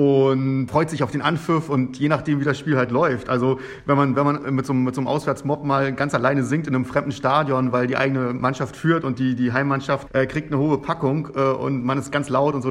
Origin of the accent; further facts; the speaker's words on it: Stralsund, Mecklenburg-Vorpommern, Germany; Ich bin aus Mecklenburg, ich bin in Stralsund geboren